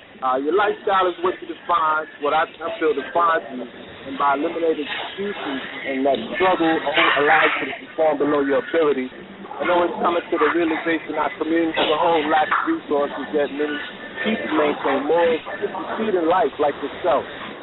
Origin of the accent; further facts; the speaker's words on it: New York, United States; I'm from NY as well, I'm from South Jamaica